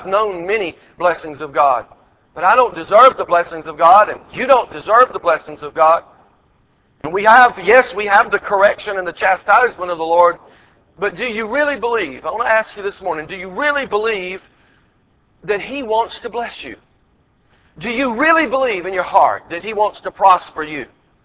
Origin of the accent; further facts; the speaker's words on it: Georgia, United States; a little country church that I grew up in Georgia.